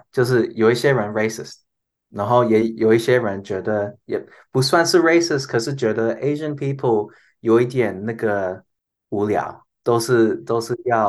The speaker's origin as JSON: {"language": "Chinese", "country": "Taiwan", "lives_now": "Australia", "said": "later 才觉得我是台湾人，然后这样也很好。"}